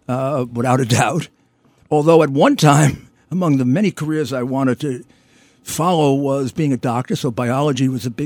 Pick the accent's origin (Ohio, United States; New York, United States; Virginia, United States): New York, United States; Brooklyn; born there; I was born in Brooklyn.